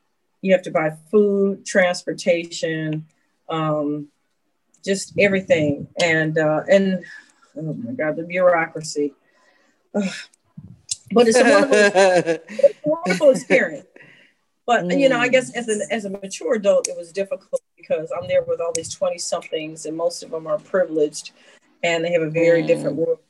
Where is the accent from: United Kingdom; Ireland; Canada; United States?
United States; Detroit, Michigan; I'm like, I'm from Detroit. I'm a scared tick.